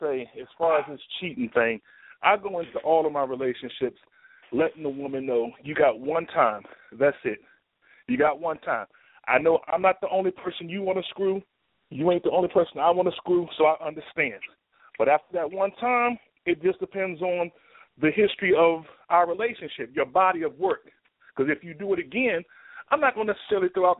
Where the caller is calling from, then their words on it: Washington, District of Columbia, United States; Oh, I'm calling from Washington, D.C.